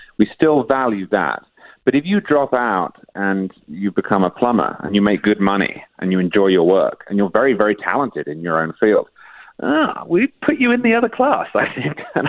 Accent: United Kingdom; now in United States; from Britain, which has its own issues with class, and they've got worse and worse and worse.

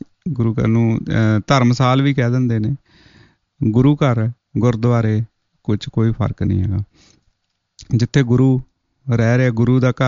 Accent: Punjab, India; ਅਸੀਂ ਪੰਜਾਬੀ ਹਾਂ, ਪੰਜਾਬ ਦੇ ਰਹਿਣ ਵਾਲੇ ਹਾਂ

